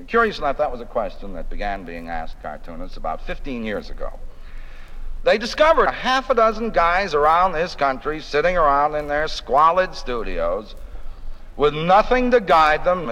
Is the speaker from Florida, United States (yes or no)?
no; New Haven, Connecticut, United States; born there; I was born in New Haven, Connecticut, on a street called Stevens Street. Now, Stevens Street wasn't the most undesirable street in New Haven.